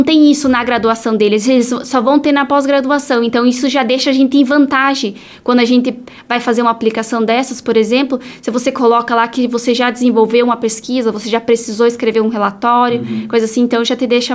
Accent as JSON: {"language": "Portuguese", "town": "Lagoa Vermelha", "region": "Rio Grande do Sul", "country": "Brazil", "tie": "born or raised there", "moved": "as an adult", "said": "tem 10 anos já que eu saí de Lagoa Vermelha, desde a época que eu fui fazer faculdade fora do estado."}